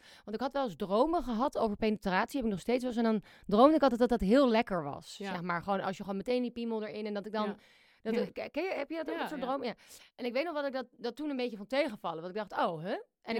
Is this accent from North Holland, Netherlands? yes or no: yes; Amsterdam, North Holland, Netherlands; ik ben opgegroeid in Amsterdam en die waren ook hier om de hoek toevallig